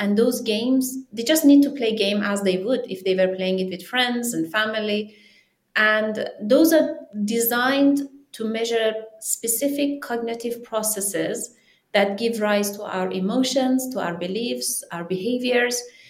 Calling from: London, United Kingdom; From London, Victoria.

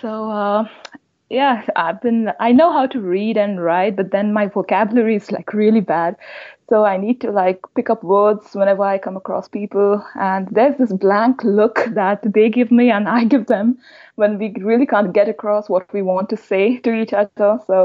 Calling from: Seoul, South Korea; I'm doing great and I'm calling from Seoul right now.

